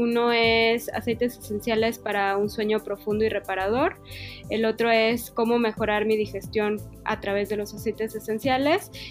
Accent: Mérida, Yucatán, Mexico; mi equipo hasta ahorita somos todas de Mérida

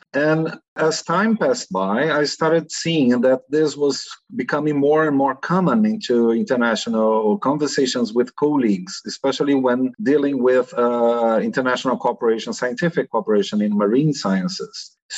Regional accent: Brasilia, Federal District, Brazil; because I was raised and educated in Brasilia.

